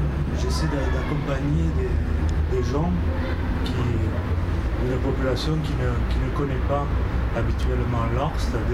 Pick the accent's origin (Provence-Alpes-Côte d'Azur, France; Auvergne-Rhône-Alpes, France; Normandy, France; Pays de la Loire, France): Provence-Alpes-Côte d'Azur, France; Miramas; je suis de Miramas, de Chambon.